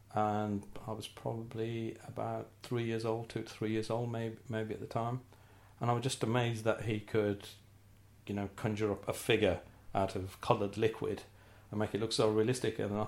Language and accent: English; Birmingham, West Midlands, United Kingdom; I was born in 1962. Sorrento Hospital. Though I used to tell everybody that I was born in Sorrento, Italy, which sounded a lot more glamorous. But unfortunately, it was Moseley.